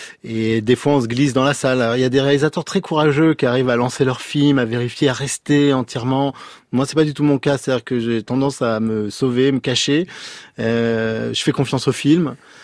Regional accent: Noisy-le-Grand, Île-de-France, France; Alors j'ai grandi à Noisy-le-Grand en partie, et j'ai grandi juste en face du centre commercial.

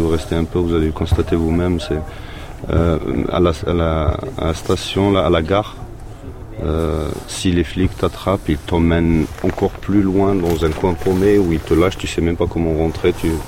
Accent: Kabylie, Algeria; Moi, je suis de Kabylie aussi.

